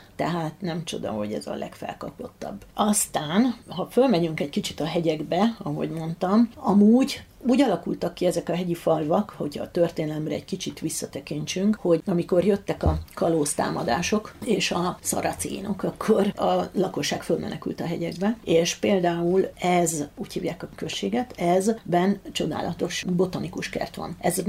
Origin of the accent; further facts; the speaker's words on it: Hungary; ami nekem nagyon érdekes volt magyarként